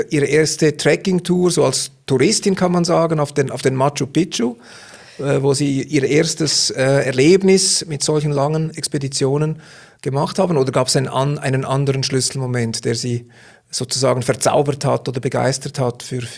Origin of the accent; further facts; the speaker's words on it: Switzerland; als Schweizer